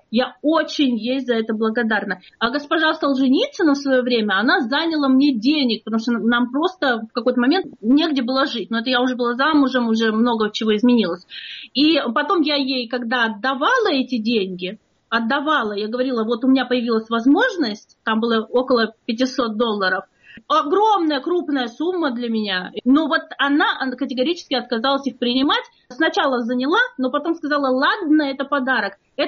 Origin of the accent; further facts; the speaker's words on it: Caucasus, Russia; я воспитывалась на Кавказе. Это все-таки определенная область и край. Это не вся Россия.